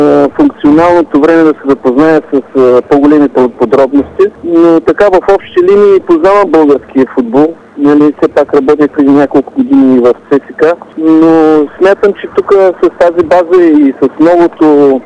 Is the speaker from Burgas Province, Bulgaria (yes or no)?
no; Stara Zagora, Stara Zagora Province, Bulgaria; Както знаете, аз съм от Стара Загора родом.